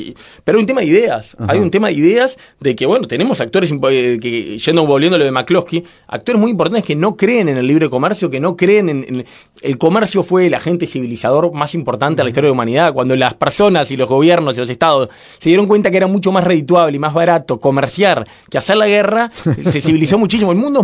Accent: Uruguay; porque somos uruguayos.

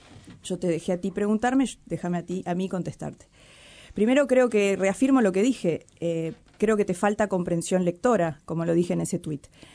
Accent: Uruguay; yo no soy brasileña, yo soy uruguaya

